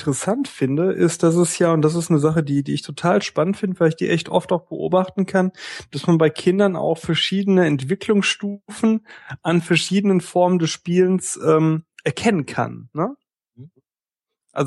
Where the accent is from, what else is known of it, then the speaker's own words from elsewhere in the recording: North Rhine-Westphalia, Germany; Ja, also wir bei uns im Ruhrpott, wir bezeichnen unter Spaßkloppe das spielerische Miteinander